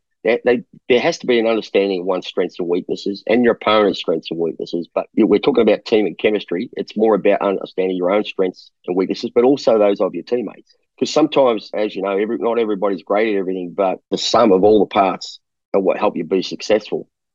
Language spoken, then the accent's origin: English; Australia; I've got 2 Americans. I've got a Lithuanian. I've got a Filipino-American who went to school, and I'm an Aussie.